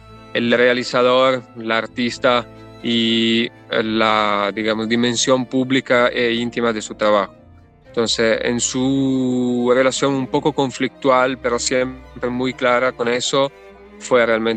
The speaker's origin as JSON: {"language": "Spanish", "country": "Italy", "said": "Yo soy de Italia y pasé un año de estudio allá muy joven"}